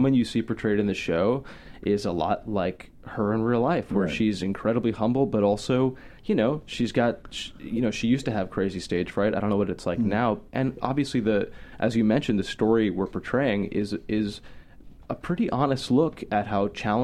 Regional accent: Connecticut, United States; Well, my family is. I grew up in Connecticut. My dad grew up in New York, worked there my whole life. So, you know, I live in a commuter city.

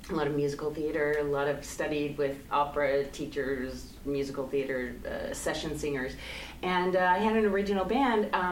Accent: Midwest, United States; I'm from the Midwest, so mm. Southern rock and rock, I'm a huge fan of that.

